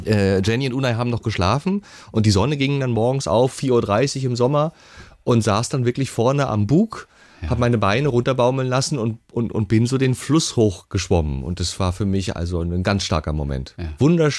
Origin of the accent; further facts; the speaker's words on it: East Germany, Germany; nun bin ich ja Ossi